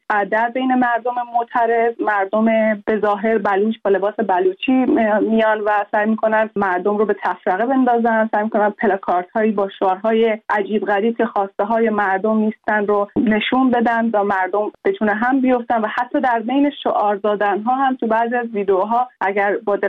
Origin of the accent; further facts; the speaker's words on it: Sistan and Baluchestan, Iran; من خودم به عنوان یک بلوچ که سالها مورد استعمار، سرکوب، اعدام، فاشیسم و همه اینها قرار گرفتیم، به عنوان یک زن